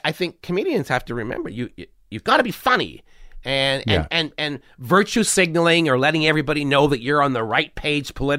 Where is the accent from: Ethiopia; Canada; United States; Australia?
Canada; I'm Canadian.